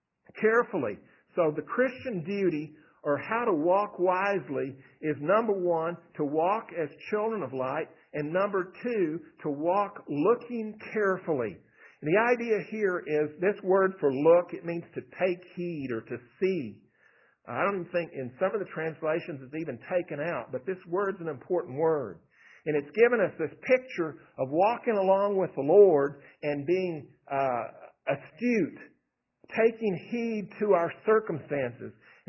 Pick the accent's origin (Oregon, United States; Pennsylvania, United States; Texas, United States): Texas, United States; I grew up out in West Texas. Out there, there's a Spade Ranch.